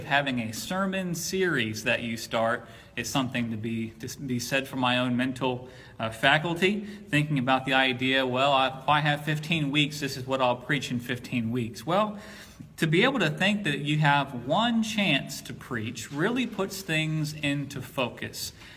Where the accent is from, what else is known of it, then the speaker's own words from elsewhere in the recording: Gloucester, Virginia, United States; when I grew up in Gloucester, Virginia, if I wanted Chick-fil-A, we had to go to the mall in Newport News.